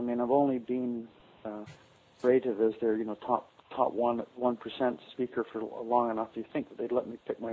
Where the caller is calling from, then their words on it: British Columbia, Canada; I'm in British Columbia.